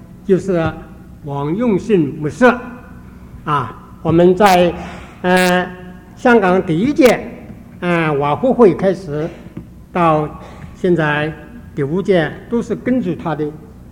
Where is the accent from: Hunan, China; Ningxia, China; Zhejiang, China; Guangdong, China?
Zhejiang, China; Wenzhou; also born or lived in Hong Kong / Panama; 我们温州人一句话说，天不怕地不怕，只怕温州人说国语话